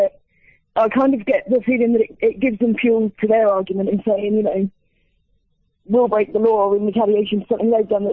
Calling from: England, United Kingdom; I'm calling from England, so I sort of have a slightly different outlook on this, I think. But I have family over in the States

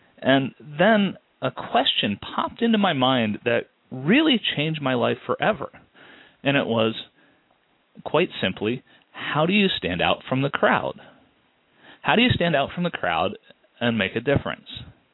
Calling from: West Bloomfield, Michigan, United States; I am calling from beautiful West Bloomfield, Michigan, which is outside of the city of Detroit.

